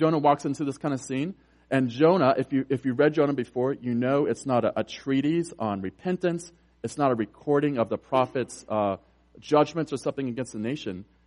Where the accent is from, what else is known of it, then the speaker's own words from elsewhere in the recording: Colorado, United States; I love the American West. I grew up in Colorado.